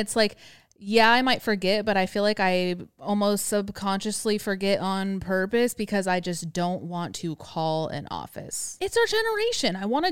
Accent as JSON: {"language": "English", "region": "California", "country": "United States", "tie": "born or raised there", "said": "I grew up in the Bay Area."}